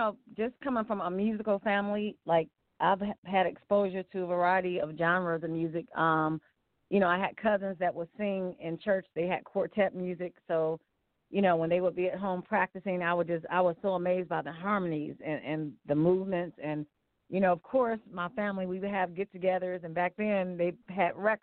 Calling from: Cleveland, Ohio, United States; I'm calling from Cleveland, Ohio.

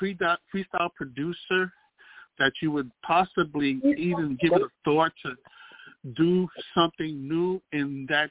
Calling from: Bronx, New York, United States; I'm calling from the Boogie Down Bronx.

